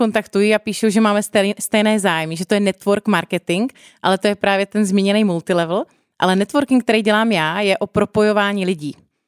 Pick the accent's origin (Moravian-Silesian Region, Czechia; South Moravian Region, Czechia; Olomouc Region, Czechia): South Moravian Region, Czechia; Brno; Protože jsem z Brna